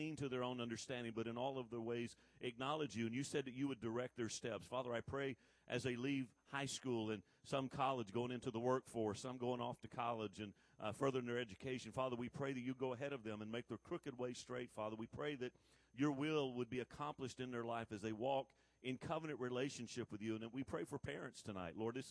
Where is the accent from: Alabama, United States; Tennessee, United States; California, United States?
Alabama, United States; I grew up in South Alabama. And we had this little deal there in South Alabama